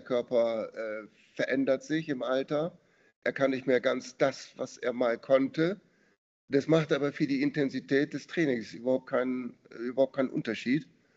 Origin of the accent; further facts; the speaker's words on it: Bremen, Germany; born there; gebürtiger Bremer, also 25 Kilometer ungefähr von Verden entfernt geboren.